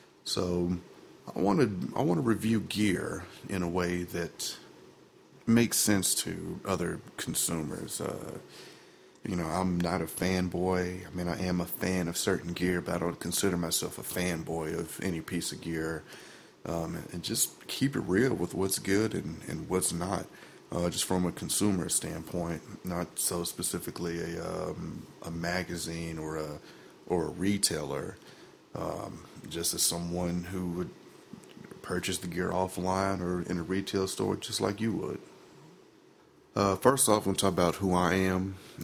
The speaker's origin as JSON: {"language": "English", "town": "Memphis", "region": "Tennessee", "country": "United States", "tie": "born or raised there", "also_born_or_lived": "Germany / Virginia / Louisiana", "lives_now": "Nashville, United States", "said": "Nothing against Memphis. I mean, I love Memphis. That's my hometown."}